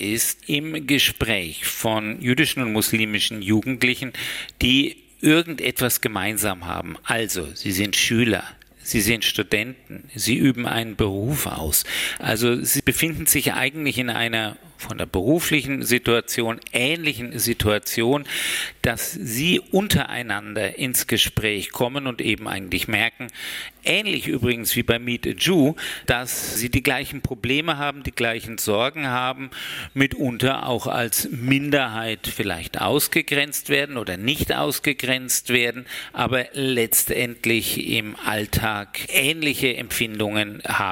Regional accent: Würzburg, Bavaria, Germany; Üblich ist es in meiner Heimatgemeinde in Würzburg, dass wir einen Gemeindeseder machen, also diesen Sederabend in der Gemeinde begehen. So bin ich auch groß geworden.

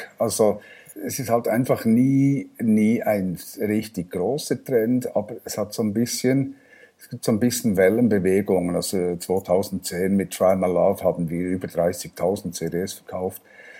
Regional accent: Thun, Bern, Switzerland; born there; ich bin gebürtiger Thuner, Thun in Bern … das ist ein urbernisches Geschlecht und bin im Emmental heimatberechtigt

